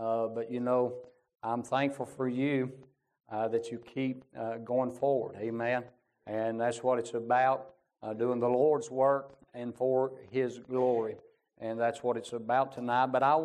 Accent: Virginia, United States; You know, I'm from Southwest Virginia. And the first time I was ever up here, I said I was from Mud Holler, Virginia.

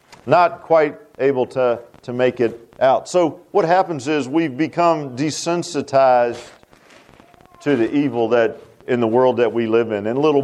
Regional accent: Virginia Beach, Virginia, United States; I mean, I grew up in Virginia Beach. I mean, at the time when I grew up, Virginia Beach was kind of a sleepy little town.

